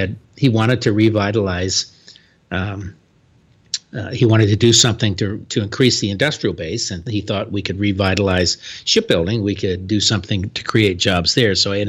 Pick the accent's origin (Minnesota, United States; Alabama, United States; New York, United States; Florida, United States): Florida, United States; Many of them down in my home state of Florida, the FanJul brothers are the kind of the biggest users of these subsidies.